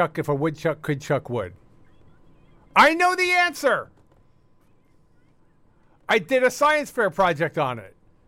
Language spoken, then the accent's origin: English; Ohio, United States; Also, I'm from Ohio.